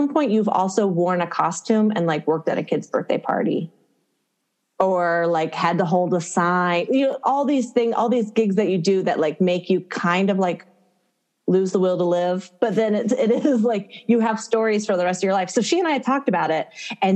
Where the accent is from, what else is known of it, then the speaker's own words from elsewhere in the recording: Tennessee, United States; we kind of bonded because she's from Texas. I'm from Tennessee. So we're like Southern girls.